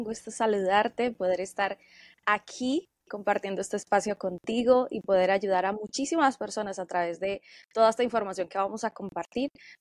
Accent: Spain; Y yo vivía en España, yo me crié allá en España.

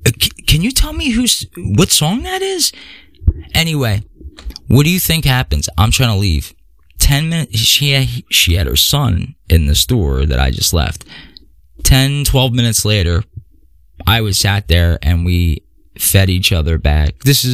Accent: Philadelphia, Pennsylvania, United States; Born and raised in South Philly and Northeast Philly.

